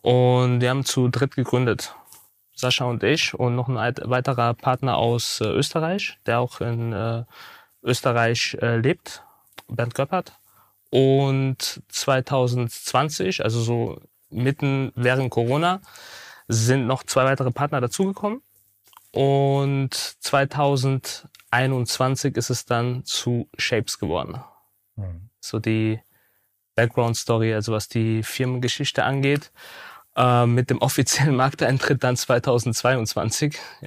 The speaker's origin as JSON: {"language": "German", "town": "Saarbrücken", "region": "Saarland", "country": "Germany", "accent": "Saarland", "said": "Ich komme aus Saarbrücken."}